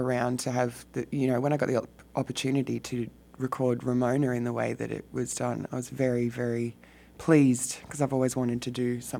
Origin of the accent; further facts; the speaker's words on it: Melbourne, Victoria, Australia; I'm from Melbourne, Victoria.